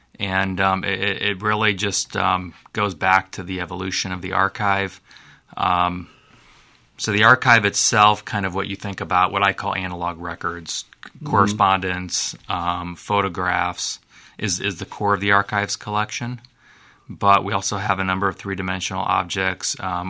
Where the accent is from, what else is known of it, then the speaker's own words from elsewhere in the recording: Quad Cities, United States; I'm from the Quad Cities.